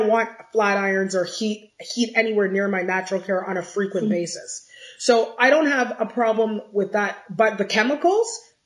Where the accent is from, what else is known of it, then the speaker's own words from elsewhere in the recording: Guelph, Ontario, Canada; I grew up in Guelph, Ontario, and I still reside here. And it has always been a green, holistic community. And we are surrounded by farms.